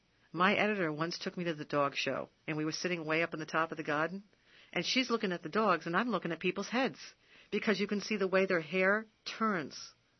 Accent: Rhode Island, United States; Yeah, I come from Rhode Island. We mispronounce everything.

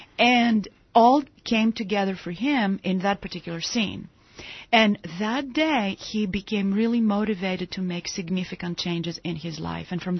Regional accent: Greece; I'm originally from Greece, so I had this fortune of being raised with mythology.

